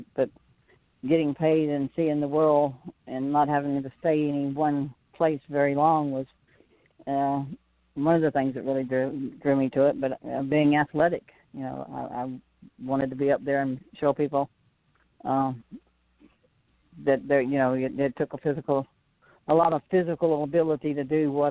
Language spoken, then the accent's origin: English; Alice, Texas, United States; We actually drove over from my hometown of Alice, Texas, which was 48 miles one way